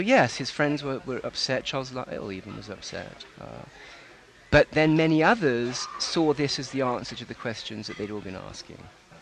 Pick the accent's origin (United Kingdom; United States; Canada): United Kingdom; Of course, you can hear, right, that I'm British. And so I was raised on BBC Radio under the Reith Doctrine.